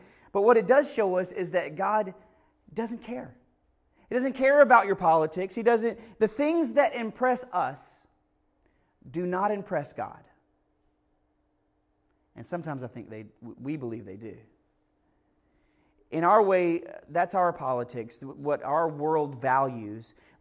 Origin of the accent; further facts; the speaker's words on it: Kill Devil Hills, North Carolina, United States; "In your city, I'm from Kill Devil Hills." I'm like, "Excuse me? Kill Devil Hills."